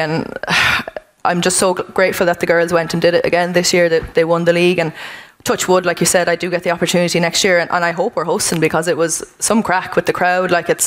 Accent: Athlone, Westmeath, Ireland; I'm from Athlone, which would have meant a lot to me.

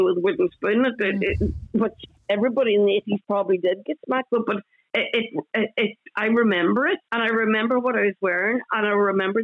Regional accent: County Donegal, Ireland; English is a second language; You probably gathered from my accent, I'm from Donegal, and my greatest trick with my kids was I would speak Gaelic to them

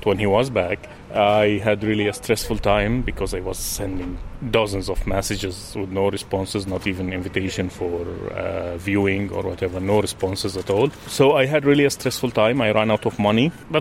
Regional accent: Syria; now in Dublin, Ireland; I'm doing my PhD here in DCU in my third year. Now I'm going to my third year. I'm originally from Syria.

